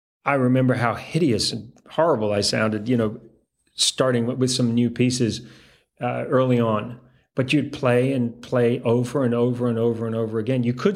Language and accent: English; Antigua & Barbuda; also born or lived in Canada; I was living in the Caribbean. I grew up in the Caribbean. I used to fly from Antigua in the Caribbean